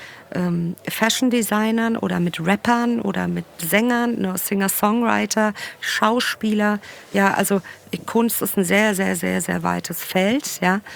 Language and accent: German; Frankfurt, Hesse, Germany; also ich selber bin aus Bonames, Ben-Gurion